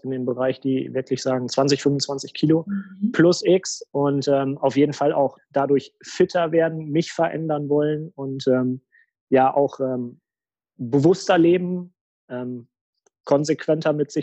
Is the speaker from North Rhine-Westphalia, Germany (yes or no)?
yes; North Rhine-Westphalia, Germany; born there; sitze im wunderschönen Westmünsterland an der deutsch-holländischen Grenze. Ich komme wie die Andrea aus dem Sauerland gebürtig